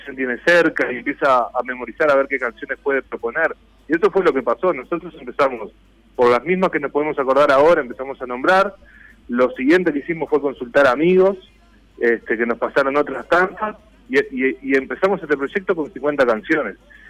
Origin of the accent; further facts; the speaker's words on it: Canelones, Uruguay; somos de Canelones. Nos criamos en Canelones, parece una paradoja que le hayamos hecho un libro a Montevideo